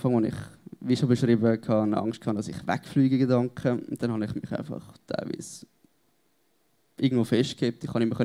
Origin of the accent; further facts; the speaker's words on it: Winterthur, Zurich, Switzerland; Ja, ich bin ein Winterthurer durch und durch. Ich bin da geboren und aufgewachsen.